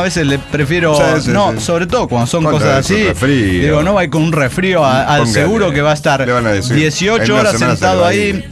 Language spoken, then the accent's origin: Spanish; Argentina; Ustedes saben que yo soy argentino. Yo soy así del chorizo y el asado.